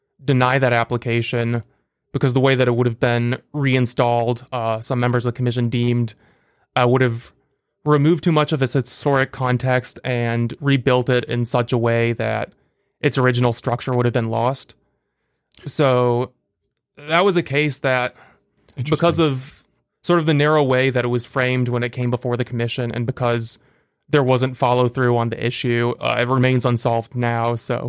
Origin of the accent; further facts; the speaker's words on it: Bloomington, Indiana, United States; So I grew up in Bloomington. That's where it starts.